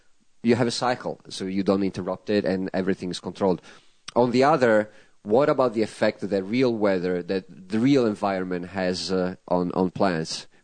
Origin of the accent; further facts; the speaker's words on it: Tuscany, Italy; English is a second language; now in United States; When I grew up in Tuscany, kale is about 3 feet tall, okay? When I moved to California